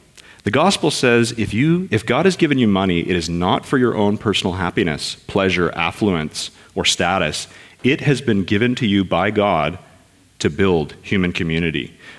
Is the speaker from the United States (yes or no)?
no; Canada; he discovered that I was from Canada, I wasn't from the States